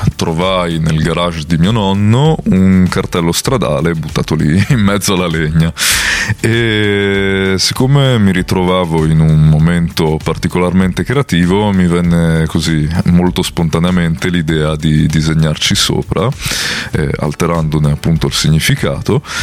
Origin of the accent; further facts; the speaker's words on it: Udine, Friuli-Venezia Giulia, Italy; born there; Sono nato a Udine